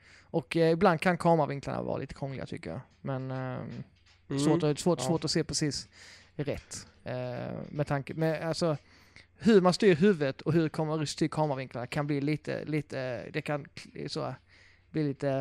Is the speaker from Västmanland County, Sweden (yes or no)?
no; Blekinge, Sweden; jag var hemma i Blekinge här om helgen